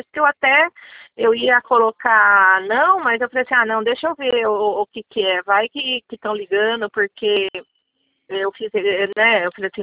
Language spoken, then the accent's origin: Portuguese; Itapira, São Paulo, Brazil; sou de Itapira.